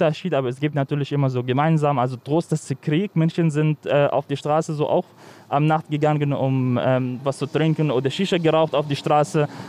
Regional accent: Daraya, Rif Dimashq, Syria; German is a second language; Ich komme aus Daria. Daria ist in der Nähe von Damaskus.

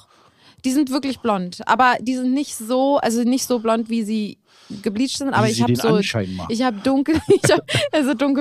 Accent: Germany; Weil ich aus Deutschland, weißt du, Deutschland, langweilig.

